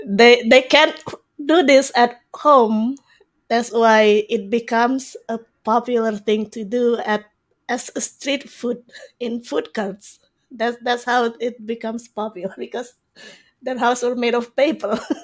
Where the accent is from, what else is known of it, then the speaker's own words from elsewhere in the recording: Indonesia; moved away as an adult; now in Canada; I grew up in Indonesia.